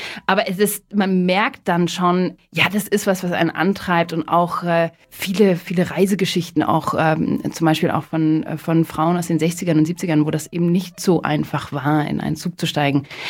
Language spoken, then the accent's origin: German; Munich, Bavaria, Germany; Also ich bin tatsächlich in München geboren und in Harlaching aufgewachsen, also im Münchner Süden sozusagen. Und meine Eltern sind dann irgendwann rausgezogen aufs Land. Mhm. Und und da bin ich dann auch auf die Schule gegangen.